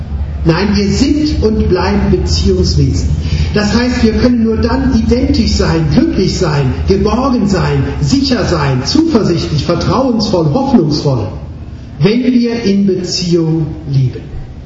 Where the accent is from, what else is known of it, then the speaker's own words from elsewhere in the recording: Baden-Württemberg, Germany; ich komme ja aus dem Schwabenland